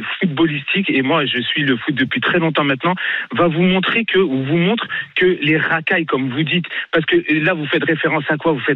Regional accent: France; Parce que déjà chez nous en France, on a des gars

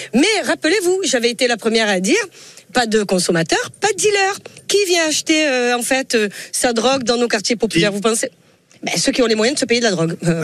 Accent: Marseille, Provence-Alpes-Côte d'Azur, France

